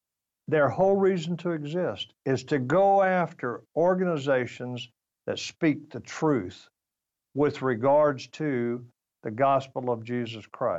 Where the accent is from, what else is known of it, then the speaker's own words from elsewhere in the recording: North Carolina, United States; I'm from North Carolina. And they got a saying there, and that is, you can put lipstick on a pig, but it's still a pig.